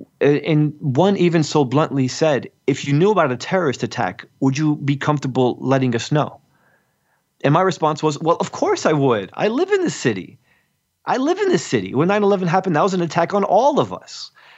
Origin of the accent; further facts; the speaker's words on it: United States; Like, I'm as American as they get, man.